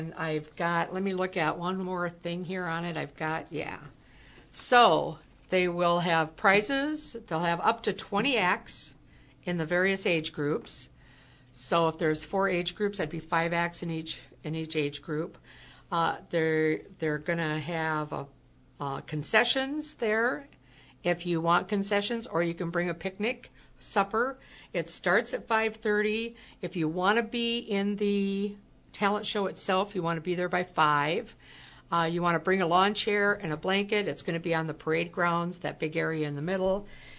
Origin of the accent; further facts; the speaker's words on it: Pickerel, United States; Yep, Pickerel. That's me. I'm from Pickerel.